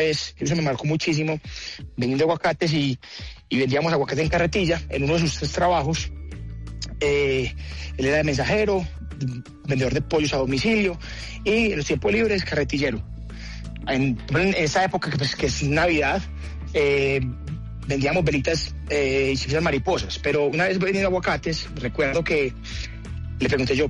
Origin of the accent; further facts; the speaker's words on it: Medellín, Antioquia, Colombia; no, es que yo no he salido de Medellín nunca, yo no más he visto montañas en mi vida